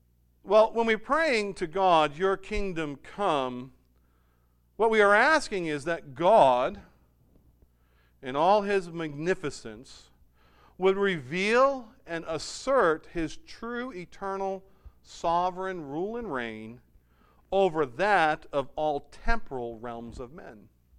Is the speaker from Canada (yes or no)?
no; United States; I'm an American. I love America. I have allegiance to America